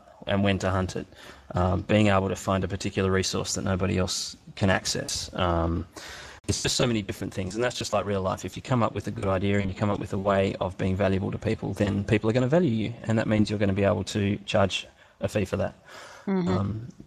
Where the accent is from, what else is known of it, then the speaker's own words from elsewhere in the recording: Australia; because I'm an Australian